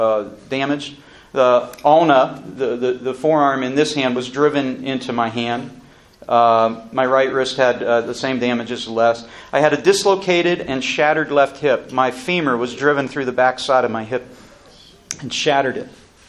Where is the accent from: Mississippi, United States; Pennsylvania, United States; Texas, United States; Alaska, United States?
Pennsylvania, United States; moved away as an adult; now in Indianapolis, United States; Another miracle is that I'm from Western Pennsylvania. I moved out to Indianapolis because of my first job 20-some years before this wreck.